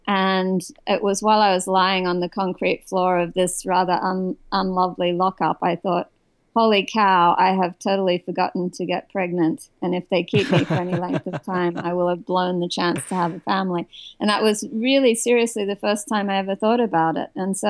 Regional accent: Australia; but me being an Australian of a certain generation, travel was a given. All Australians travel far and hard.

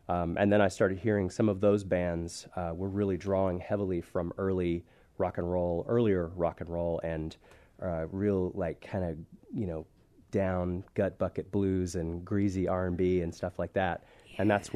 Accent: Tulsa, Oklahoma, United States; I grew up in Tulsa

